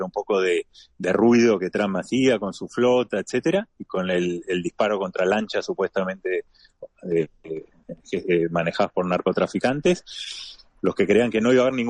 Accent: Argentina; yo soy argentino

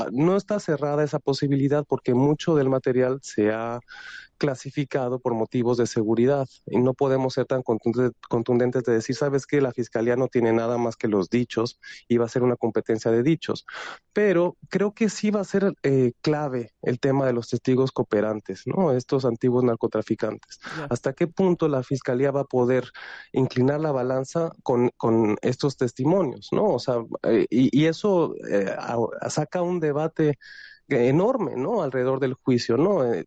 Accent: Mexico; Yo creo que eso tiene un valor para nosotros como mexicanos

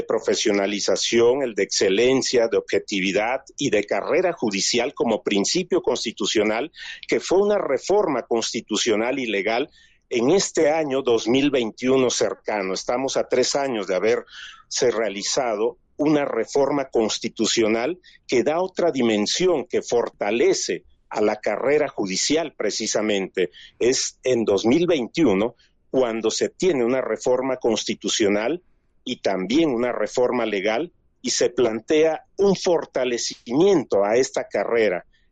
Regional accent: Mexico; como mexicano

